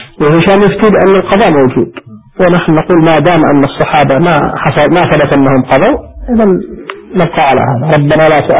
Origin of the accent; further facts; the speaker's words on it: Yemen; من العصر إلى المغرب أذن عندنا في اليمن مثلا